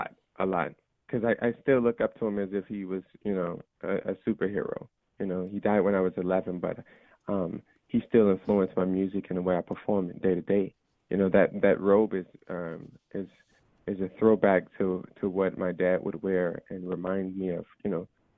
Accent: Brownsville, Texas, United States; Yeah. I grew up in Brownsville, and my dad was a Baptist preacher.

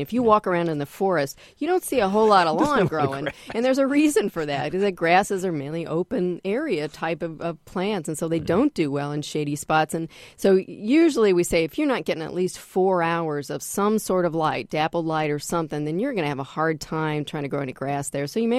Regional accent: Midwest, United States; I say dahlia, but I'm from the Midwest, so you know, what do I know?

